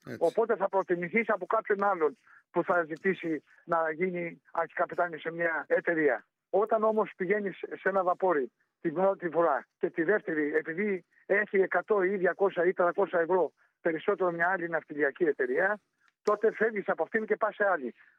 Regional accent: Salamina, Attica, Greece; Λοιπόν, είμαι από τη Σαλαμίνα. Είμαι από τη Σαλαμίνα.

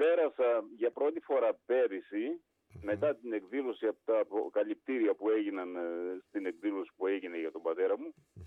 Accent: Epirus, Greece; καθώς μας δένει και η καταγωγή μας, γιατί είμαστε από την Ήπειρο και οι δύο Ήπειρώτες.

